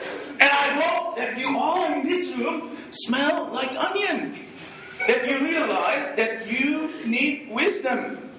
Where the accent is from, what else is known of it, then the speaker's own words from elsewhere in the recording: Indonesia; my parents, I grew up in Indonesia